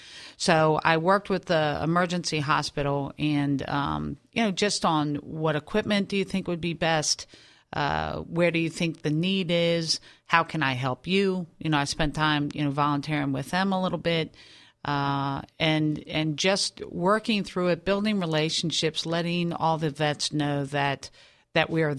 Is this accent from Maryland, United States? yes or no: yes; Maryland, United States; I grew up in Maryland.